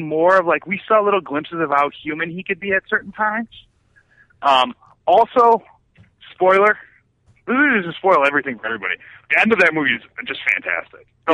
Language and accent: English; Chicago, Illinois, United States; I am from Chicago.